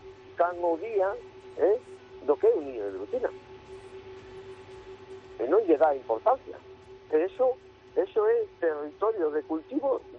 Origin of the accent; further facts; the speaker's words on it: Galicia, Spain; Eu que son dunha zona costeira, que son das Rías Baixas